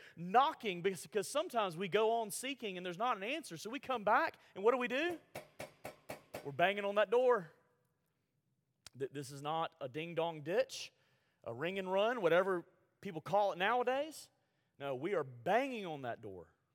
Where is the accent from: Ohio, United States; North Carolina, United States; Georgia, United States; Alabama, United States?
Alabama, United States; There, I'm from Alabama.